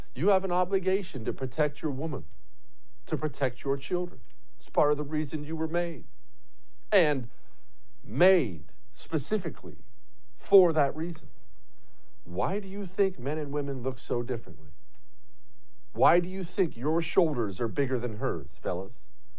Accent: United States; Right now, you're an American. I'm an American, for my American viewers.

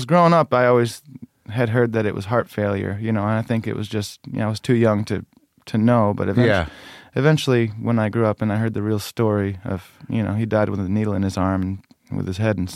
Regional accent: Muir, Michigan, United States; I mean, when I was a young kid, I grew up in Muir, which is about 7 miles outside of Ionia, which is about, you know, 20 minutes away from Grand Rapids.

